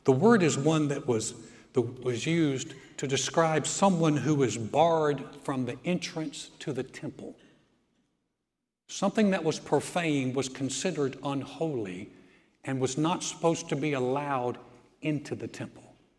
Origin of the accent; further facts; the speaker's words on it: the South, United States; I grew up in the South. My parents were both born in Alabama, raised in Georgia.